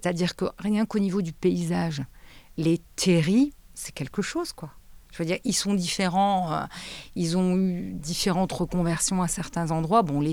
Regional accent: Hauts-de-France, France; quand on dit qu'on est du Nord-Pas-de-Calais, on entend quand même toujours à peu près certaines choses, que l'accueil, il est top, que les gens sont très chaleureux

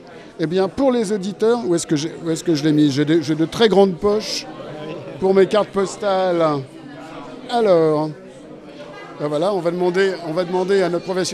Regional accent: Lille, Hauts-de-France, France; Je suis un Lillois depuis toujours.

